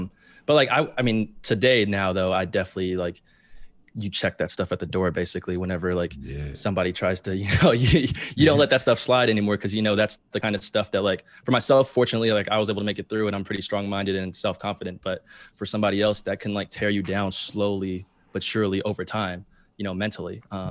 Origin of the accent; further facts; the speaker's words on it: Chicago, Illinois, United States; also born or lived in Mississippi; Grew up in South Side of Chicago. I was born in Mississippi, grew up in South Side of Chicago though.